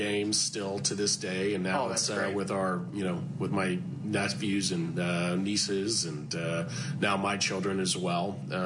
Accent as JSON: {"language": "English", "town": "Houston", "region": "Texas", "country": "United States", "tie": "born there", "said": "I was born in Houston, Texas. on the west side of Houston."}